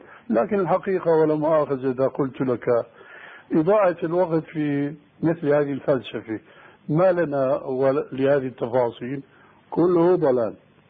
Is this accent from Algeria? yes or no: no; Syria; لكن نوبات مستعملة عندنا في سوريا وهي انسب لهم